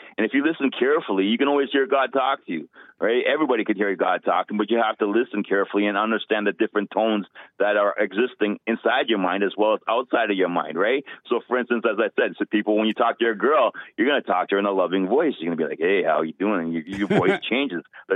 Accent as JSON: {"language": "English", "country": "Canada", "said": "I'm from Canada."}